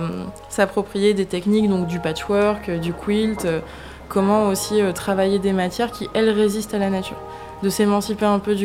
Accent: Hauts-de-France, France; moved away; Donc je ne suis pas originaire d'ici à la base. Moi, à la base, je viens des Hauts-de-France. Donc j'ai découvert le littoral atlantique durant mon installation il y a 5 ans.

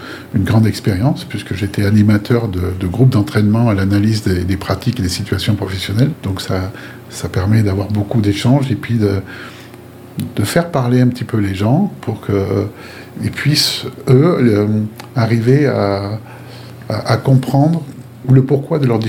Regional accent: Paris, Île-de-France, France; born there; je suis né à Paris par accident. Mon père travaillait au Cameroun.

